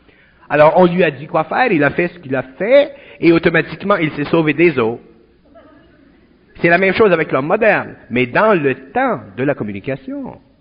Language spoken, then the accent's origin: French; Montreal, Quebec, Canada; Moi, je viens de Montréal. Je viens à Montréal et je vis dans le nord.